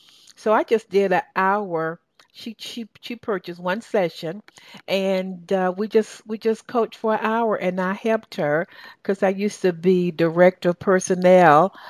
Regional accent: the South, United States; accent: southern; Some of my listeners in Europe and in London, they just sort of mark me with my southern accent. And they sort of say, you sound so southern when you say ATL.

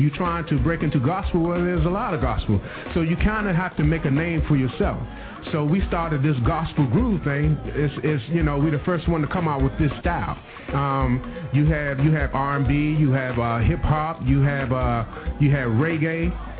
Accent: Washington, District of Columbia, United States; Well, I grew up in Washington, D.C.

